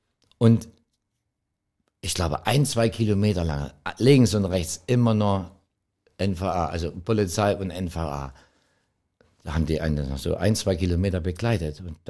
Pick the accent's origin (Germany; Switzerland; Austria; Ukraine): Germany; East Germany; Ich sage, das gab es bei uns im Osten nicht.